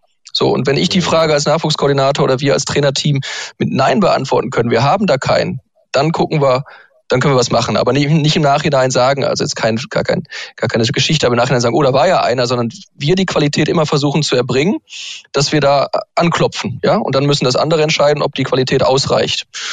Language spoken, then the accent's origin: German; Essen, North Rhine-Westphalia, Germany; Ich komme ja auch aus Essen.